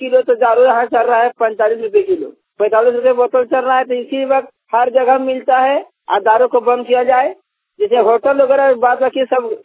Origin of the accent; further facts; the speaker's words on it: Hariharpur, Jharkhand, India; हरियरपुर थाना गुमो जिला धनबाद राजराची चौतरसी प्रखंड के निवासी हूँ।